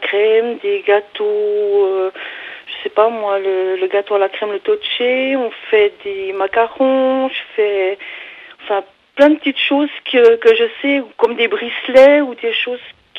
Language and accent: French; Switzerland; Puis en même temps, tout le monde demande si on est français. Non, pas du tout. Voilà. Mais après, quand on dit qu'on est suisse, ils sont tous, ah oui, la Suisse, les montagnes